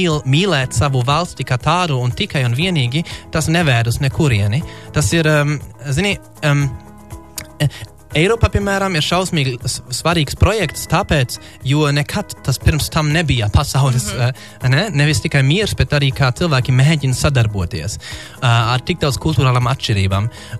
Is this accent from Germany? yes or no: yes; Germany; Latvian is a second language; Sorry, esmu vācietis